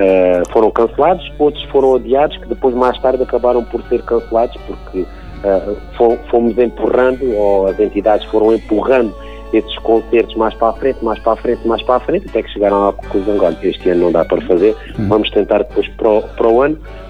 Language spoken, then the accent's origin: Portuguese; Alentejo, Portugal; nós somos naturais do Alentejo e viemos por motivos profissionais trabalhar para o Algarve. Já nos conhecíamos do Alentejo e dos tempos de escola, né?